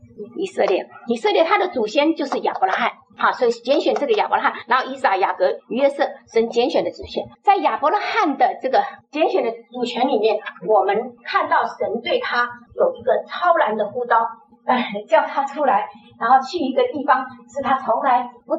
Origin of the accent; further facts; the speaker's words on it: China; 他们跟我们中国人很像哈，就是我们中国人很注重这个长子